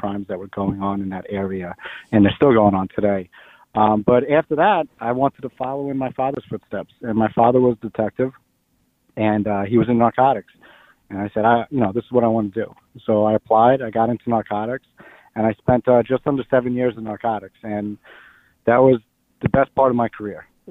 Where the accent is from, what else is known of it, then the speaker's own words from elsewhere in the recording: New York, United States; Long Island. And, you know, getting put right into Midtown